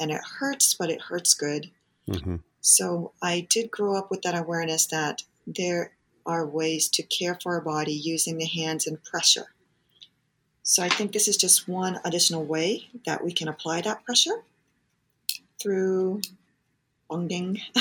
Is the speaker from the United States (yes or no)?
no; Japan; moved away; We grew up in Japan. I grew up in a three-generation household.